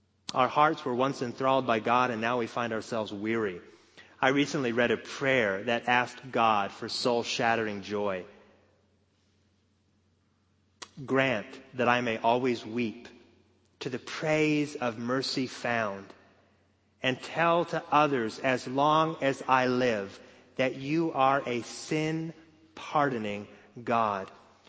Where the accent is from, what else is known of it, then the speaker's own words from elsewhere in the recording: West Coast, United States; I'm from the West Coast, and I was sure that that was California.